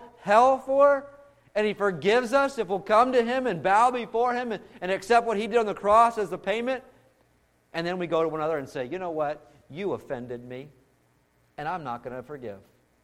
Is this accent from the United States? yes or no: yes; United States; I'm American, you know, boundaries, space